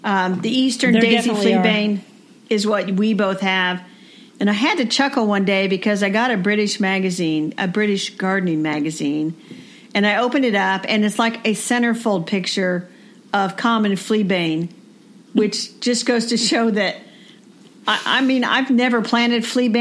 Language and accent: English; Indiana, United States; Because I'm from Indiana and you're from Oklahoma.